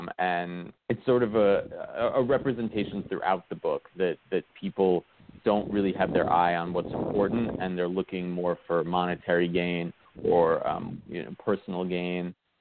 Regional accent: New York, United States; I grew up in New York, and it was a very different New York when I grew up.

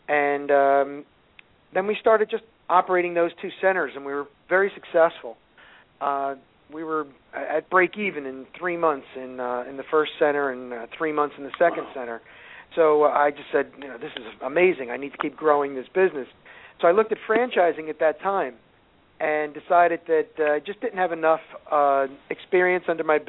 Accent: New Jersey, United States; Yeah, well, I grew up in New Jersey myself.

